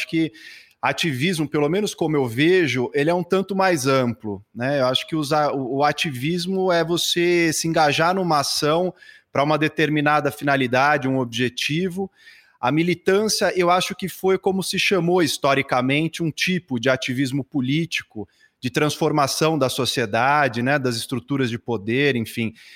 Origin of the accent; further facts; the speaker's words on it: São Paulo, Brazil; born there; sou nascido aqui em São Paulo